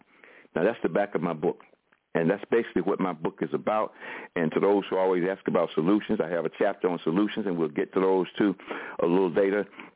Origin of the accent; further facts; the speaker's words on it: Durham, North Carolina, United States; In the preface of my book, I talk about growing up in Durham, North Carolina, and experiencing racism at a very early age